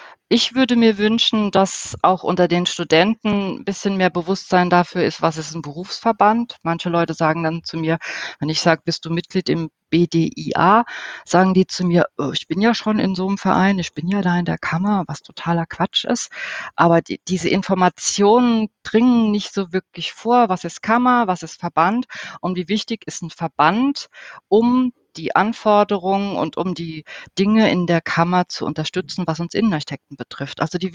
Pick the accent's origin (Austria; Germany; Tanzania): Germany; dass wenn man sagt, ich komme aus Deutschland, dann kommt vielleicht noch Adolf Hitler, interessanterweise.